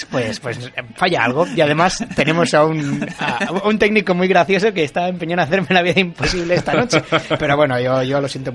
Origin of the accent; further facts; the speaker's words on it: Valencian Community, Spain; soy valenciano, soy fallero, casi, casi.